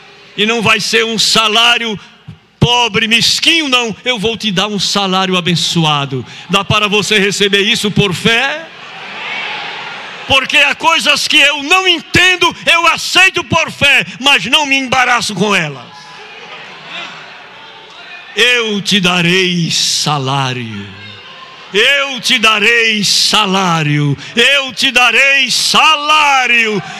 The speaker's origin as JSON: {"language": "Portuguese", "region": "Northeast Region", "country": "Brazil", "said": "Eu sou lá do Nordeste, eu tenho que pregar na linguagem que o povo entenda"}